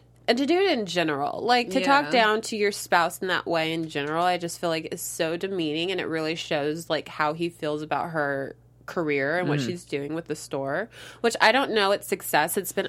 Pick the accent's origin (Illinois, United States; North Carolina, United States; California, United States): California, United States; I'm from California. So is Angelo.